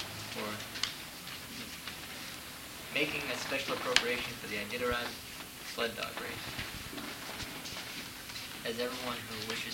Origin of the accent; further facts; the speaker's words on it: Kenai, Alaska, United States; while I was growing up in Kenai, we had sled dog races there.